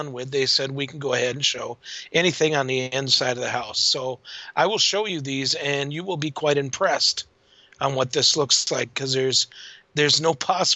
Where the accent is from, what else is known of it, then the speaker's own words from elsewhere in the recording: Bemidji, Minnesota, United States; Oh, well, I want 10 points. I'm from Bemidji. Give me a break.